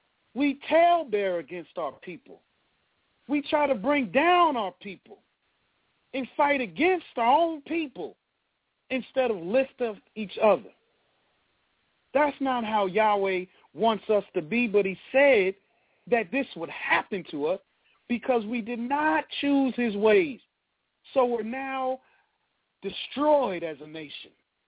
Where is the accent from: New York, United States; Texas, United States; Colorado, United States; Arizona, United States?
New York, United States; When I was growing up in New York, we always had school off in New York.